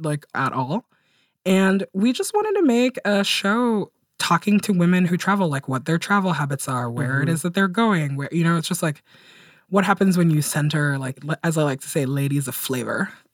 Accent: Guinea; moved away; And, you know, like I come from Guinea, which is like a really poor African country. Both of my grandmothers were like married off when they were 13.

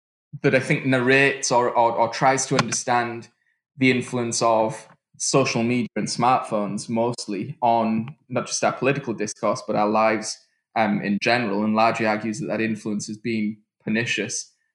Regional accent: United Kingdom; moved away; I mean, I'm from the United Kingdom, but I'd left in 2000

